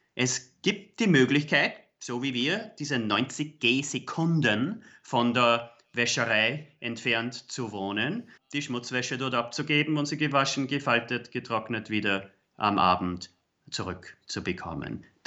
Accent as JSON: {"language": "German", "country": "Austria", "said": "Irgendwie muss man Prioritäten setzen als Österreicher."}